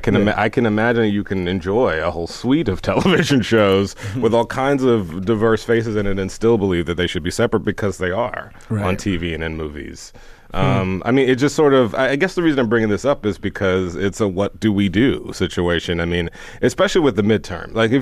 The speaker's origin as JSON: {"language": "English", "town": "Houston", "region": "Texas", "country": "United States", "tie": "born or raised there", "said": "I'm from Houston, Texas. And I remember growing up never understanding, because I grew up in Houston, I'm surrounded by progressives and liberals and all kinds of stuff."}